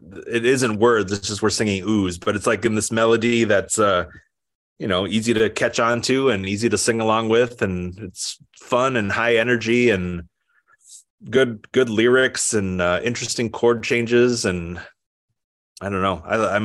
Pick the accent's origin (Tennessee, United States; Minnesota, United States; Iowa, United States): Minnesota, United States; Minneapolis; it's the place I grew up in Minneapolis here